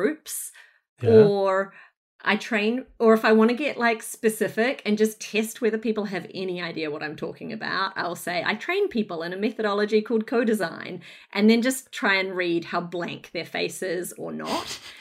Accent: Northland, New Zealand; now in Brunswick, Australia; But I hail from Northland in New Zealand, Aotearoa, where I was very fortunate to grow up and get educated and work for a little bit.

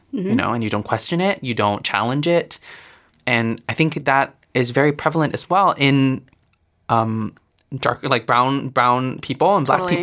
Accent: Singapore; Like, even me growing up in Singapore, it's like, mm-hmm. you're still bombarded with the white images.

